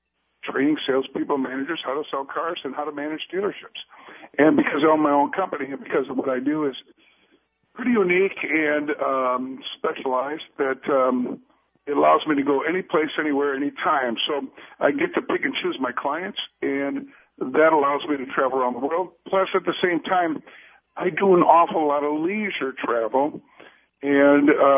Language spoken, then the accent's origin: English; Chicago, Illinois, United States; But I'm a Chicagoan, born and raised.